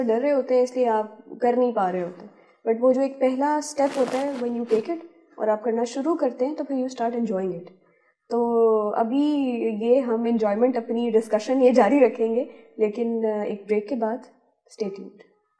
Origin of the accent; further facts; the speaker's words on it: Pakistan; تو وہ یہ سمجھتے ہی نہیں تھے کہ میں پاکستانی ہوں